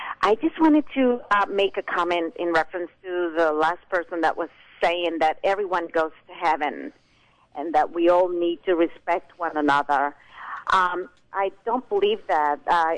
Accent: El Salvador; Well, I came from El Salvador. I was left here with strangers.

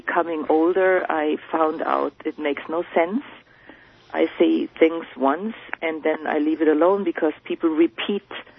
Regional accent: Munich, Bavaria, Germany; now in New York City, United States; I'm originally from Germany. I'm in New York City since 2000.

